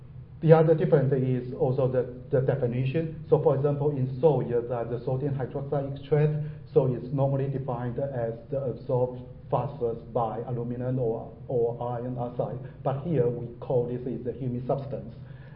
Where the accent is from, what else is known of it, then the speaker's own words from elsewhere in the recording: Taiwan; I'm from Taiwan.